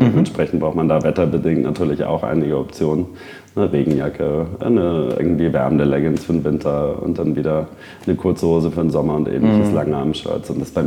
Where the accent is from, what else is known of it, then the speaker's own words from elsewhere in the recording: Hamburg, Germany; now in Munich, Germany; Ich bin aus Hamburg.